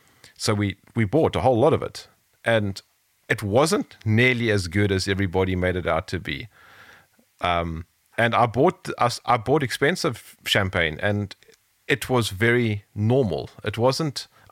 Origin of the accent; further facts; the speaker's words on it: South Africa; I'm from South Africa.